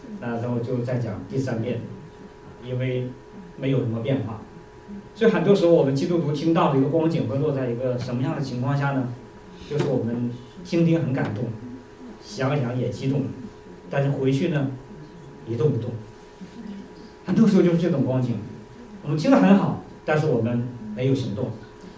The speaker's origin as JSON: {"language": "Chinese", "region": "Northeast China", "country": "China", "tie": "born or raised there", "said": "你老家是哪里呢？我说是东北的。"}